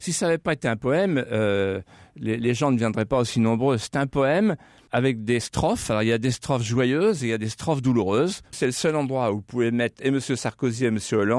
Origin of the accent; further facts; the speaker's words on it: Pays de la Loire, France; Donc, moi, je suis Vendéen. Plus on est Vendéen, plus on est Français.